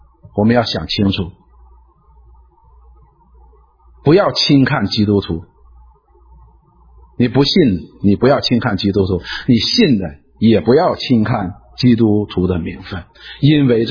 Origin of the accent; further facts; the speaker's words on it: Northeast China, China; 我们东北人叫里外三新